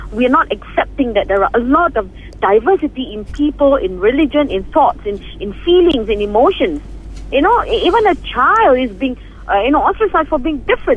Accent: Malaysia; Okay, I love myself as a Malaysian.

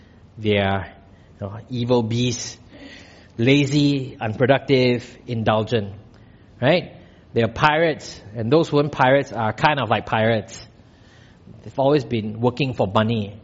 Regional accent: Malaysia; Look, as a Malaysian Chinese, we generally do not have a deep sense of rootedness in the country.

